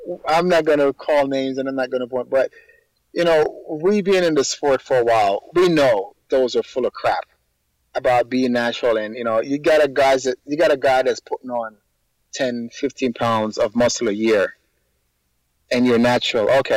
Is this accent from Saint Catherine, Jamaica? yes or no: yes; Saint Catherine, Jamaica; I'm from St. Catherine in Jamaica. You know, growing up in Jamaica, we really didn't have much.